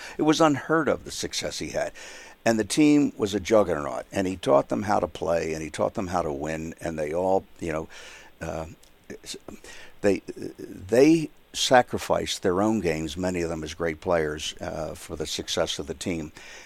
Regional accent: Philadelphia, Pennsylvania, United States; I hate to say this as a Philadelphian

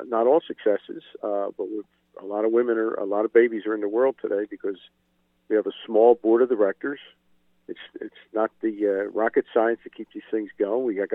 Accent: Jenkintown, Pennsylvania, United States; We were raised in Jenkintown, and I was the oldest of 12.

